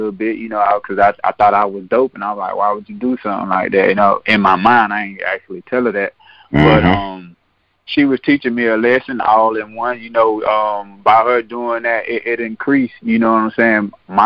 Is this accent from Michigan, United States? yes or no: no; Tallahassee, Florida, United States; I'm a Tallahassee native. I grew up on the Bond, the west side of Tallahassee and Bond community.